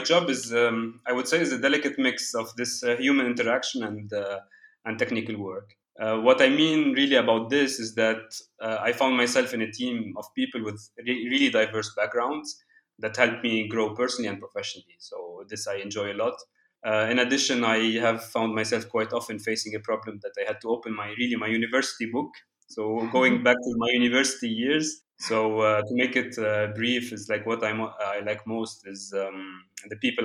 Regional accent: Beirut, Beirut Governorate, Lebanon; also born or lived in France; As you mentioned, I come from Beirut. It's a very peculiar city that combines, I would say, beauty and chaos.

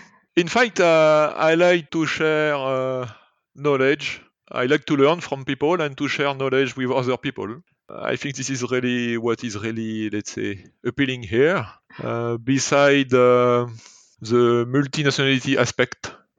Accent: western France, France; English is a second language; since I come from West area, the night falls very late in the evening, and this is very, very appealing as well.

